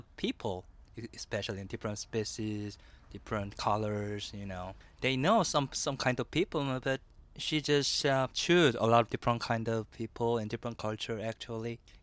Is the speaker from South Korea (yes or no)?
yes; South Korea; English is a second language; because I came from Korea.